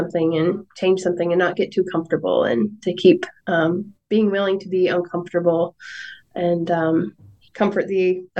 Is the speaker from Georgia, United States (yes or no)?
yes; Georgia, United States; for me, it was seeing racism growing up in Georgia. Like, my schools were about half Black, half white